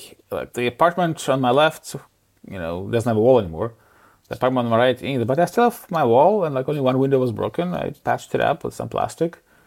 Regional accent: Ukraine; because I am from Ukraine, and I think I had the duty to tell this story

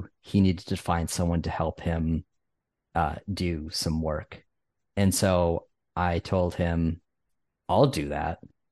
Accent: Connecticut, United States; accent: Northeast; It's my like Connecticut upbringing and my weird Northeast accent.

